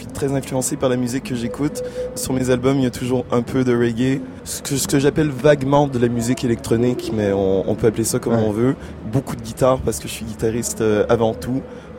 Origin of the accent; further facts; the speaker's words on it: Quebec, Canada; also born or lived in Senegal; Moi, je suis né au Sénégal. Ouais. J'y ai passé... quelques années, jusqu'à l'âge de 4 ou 5 ans, j'ai été adopté par deux Québécois, mes parents.